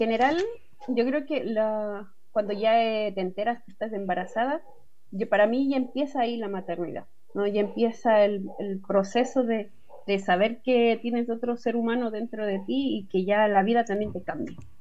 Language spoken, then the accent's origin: Spanish; Chile; aquí en Chile decimos guatita la barriga